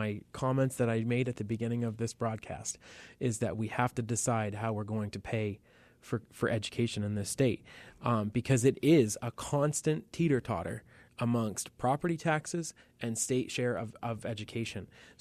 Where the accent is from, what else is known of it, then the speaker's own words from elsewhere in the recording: Lisbon, Maine, United States; In my hometown of Lisbon, my mom is on the school board, and we have seen over the years that a lot of our teachers and administrators are moving to Southern Maine because they can get better pay.